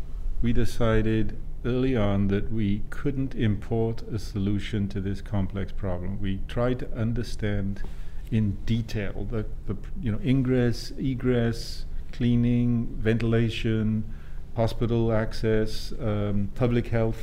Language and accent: English; Wales, United Kingdom; accent: Welsh; Oh, you talk to my wife about that. She thinks I get away with murder because of my accent.